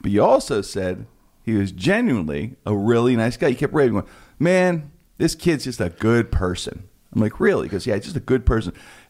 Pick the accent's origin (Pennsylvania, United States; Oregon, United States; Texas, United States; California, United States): Pennsylvania, United States; Pittsburgh; he's a Pittsburgh boy like us. We grew up, you know, North Side, and I grew up in the Strip.